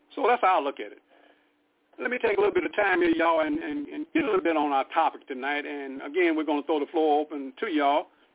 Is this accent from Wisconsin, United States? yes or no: no; Oklahoma City, Oklahoma, United States; And again, we're both from Oklahoma City.